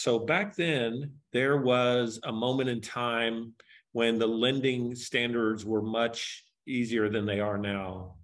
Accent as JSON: {"language": "English", "region": "Texas", "country": "United States", "moved": "yes", "said": "and I'm from Texas where all of the houses were like half the price of these Colorado houses."}